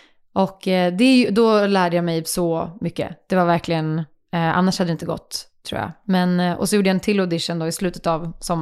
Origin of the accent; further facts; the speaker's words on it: Lund, Skåne, Sweden; jag växte upp i Lund första 6 åren.